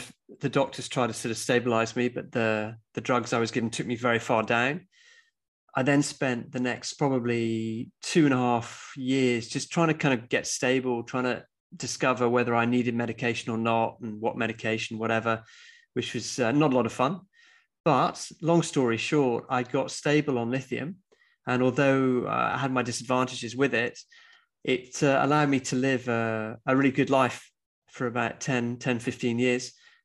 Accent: Scotland, United Kingdom; I was brought up in Scotland, in the countryside, very sort of beautiful places.

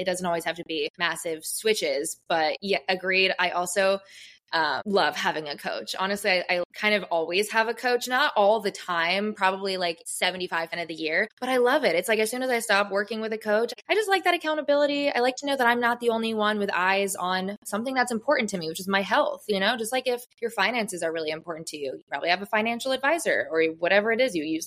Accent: St. Petersburg, Florida, United States; I'm back in my hometown and I kind of have that desire to just see what's out there. I do still think I'm going to be planting my roots here in St. Pete

